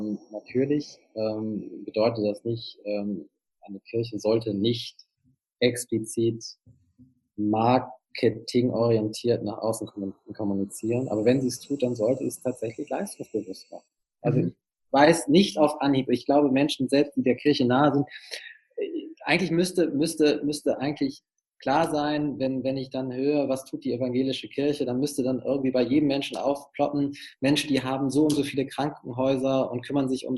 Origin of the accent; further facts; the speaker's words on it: Hamburg, Germany; Also ich bin ja aus Hamburg